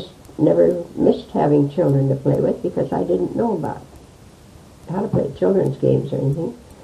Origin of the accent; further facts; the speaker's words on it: Dawson, Yukon, Canada; born there; Well, I was born in Dawson, 1915, July 11th, 1915. My mother went from Deadwood Creek, where my parents were mining, and she went by horse and buggy to Circle to take the boat.